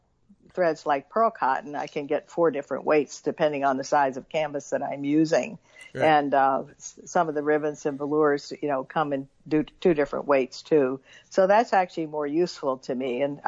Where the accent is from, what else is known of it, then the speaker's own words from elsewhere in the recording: West Virginia, United States; And my home state of West Virginia is where Krynek, started in Parkersburg.